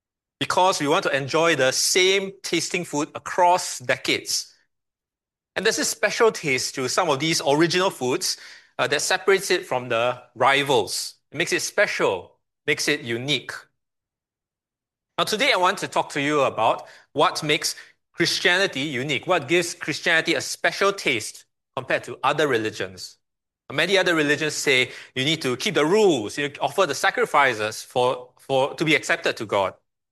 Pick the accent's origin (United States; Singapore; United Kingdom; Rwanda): Singapore; I grew up in the Katong area.